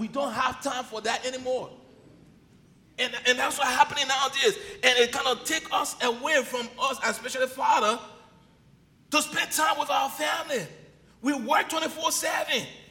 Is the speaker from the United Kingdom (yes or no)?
no; Liberia; born there; I was born in Africa, Liberia.